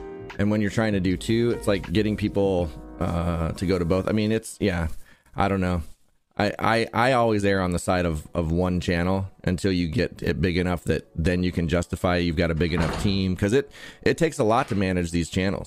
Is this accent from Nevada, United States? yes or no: no; Oahu, Hawaii, United States; I'm from Oahu, Hawaii.